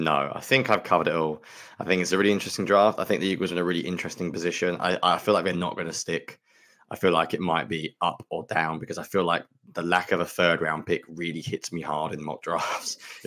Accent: United Kingdom; That'd be very odd for me because as a Brit, I'll be watching it in the morning.

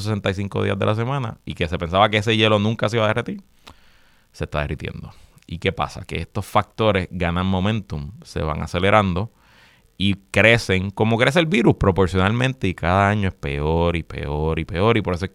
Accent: Puerto Rico; Siempre ha habido sargazo en nuestras playas, somos un país caribeño

